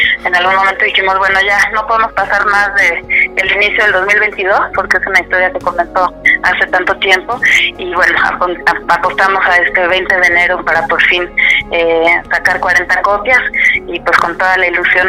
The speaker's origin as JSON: {"language": "Spanish", "country": "Mexico", "said": "me encontraba yo viviendo fuera de México. Tuve la oportunidad de ir a estudiar"}